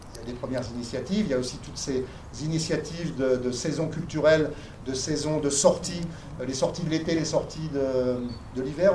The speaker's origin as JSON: {"language": "French", "region": "Grand Est", "country": "France", "said": "Moi, je viens de la Marne"}